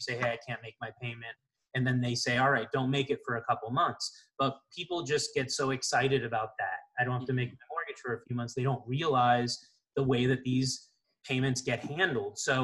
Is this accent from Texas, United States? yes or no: no; Florida, United States; Yeah, so I'm from Florida, grew up in Florida. That's where I started